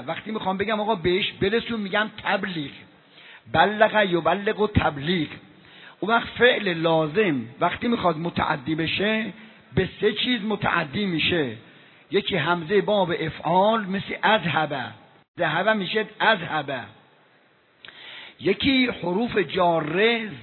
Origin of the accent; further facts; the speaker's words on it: Isfahan, Iran; now in Qom, Iran; 50 ساله که من از اصفهان اومدم بیرون، قم هستم یا حوزه های مشهد و اصفهان، مشهد و قم و مثلا نجف و این برانور بودم،